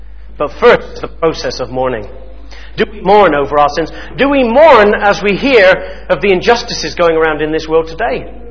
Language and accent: English; England, United Kingdom; Now, we as English people are not usually very wholehearted people.